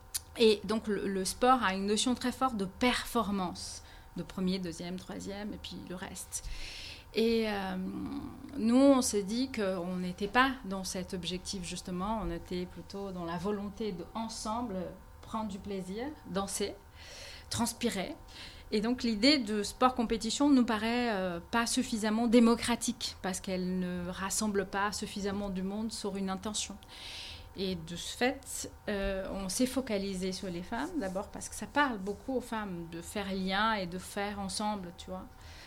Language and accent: French; Brazil; now in France; Alors, effectivement, je viens du Brésil et je suis arrivée ici en 1998